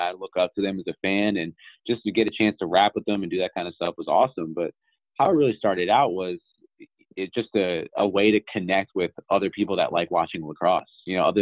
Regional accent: Maryland, United States; I had no idea what it was, even though I'm from Maryland.

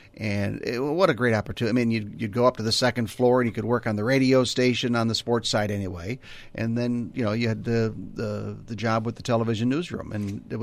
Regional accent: Minneapolis, Minnesota, United States; I grew up in Minneapolis, okay. You know, Minneapolis Southwest, right over by Lake Harriet.

